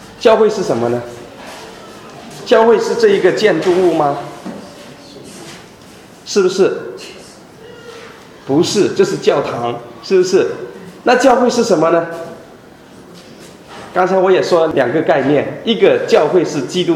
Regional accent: China; 他们开始翻译我们中国人的圣经

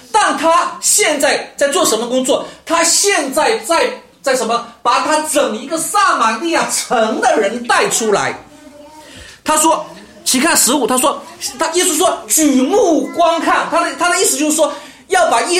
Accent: Wenzhou, Zhejiang, China; accent: Wenzhou dialect; 在我们温州话，在我们温州的土方言里面有这样的一个优越次序

